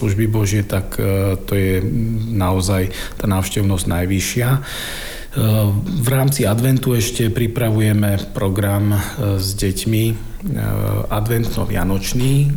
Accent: Prešov, Prešov Region, Slovakia; also born or lived in Kalinovo; now in Modra, Slovakia; Pochádzame s manželkou z Prešova.

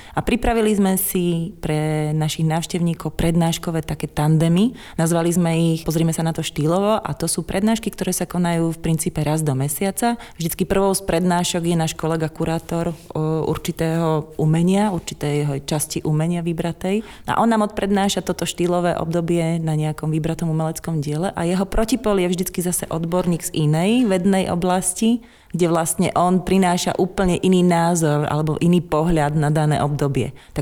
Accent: Zvolen, Banská Bystrica Region, Slovakia; Ja som pôvodne Zvolenčanka

